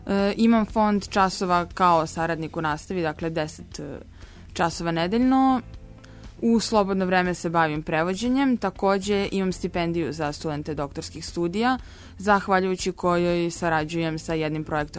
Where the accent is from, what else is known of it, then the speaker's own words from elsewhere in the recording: Zemun, Belgrade, Serbia; Volela sam Zemun, naravno, od ranog detinjstva i drago mi je što i danas tu živim.